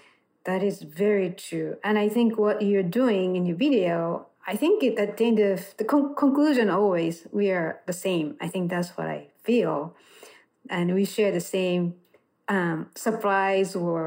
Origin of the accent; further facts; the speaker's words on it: Japan; Well, because I grew up in Japan, I get that.